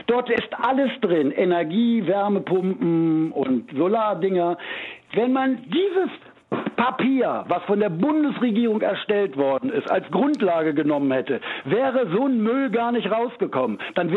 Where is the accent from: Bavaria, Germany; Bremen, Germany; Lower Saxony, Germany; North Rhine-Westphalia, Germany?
North Rhine-Westphalia, Germany; Düsseldorf; ich bin ein Westdeutscher, der seit 20 Jahren, ich bin Düsseldorfer aus Unterrad und wohne seit 20 Jahren im Osten